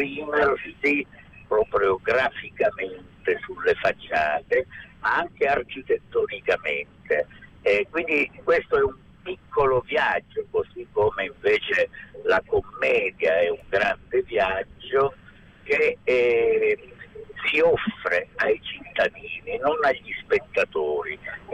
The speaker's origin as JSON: {"language": "Italian", "region": "Calabria", "country": "Italy", "tie": "born or raised there", "moved": "yes", "lives_now": "Florence, Italy", "said": "ho pensato bene di ritornare a casa nella mia Calabria e cercare di restituire qualcosa alla mia terra. Questo, diciamo, è il mio disegno futuro che si sta sviluppando, ma certo non posso abbandonare Firenze, nella quale mi sono formato e ho vissuto per 45 anni."}